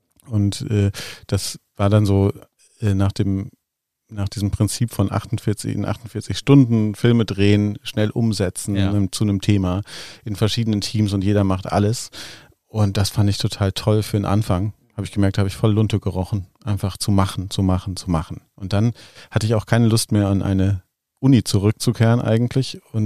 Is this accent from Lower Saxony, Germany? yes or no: no; North Rhine-Westphalia, Germany; in meiner Heimatstadt im Ruhrgebiet hatten wir einen ganz engagierten Menschen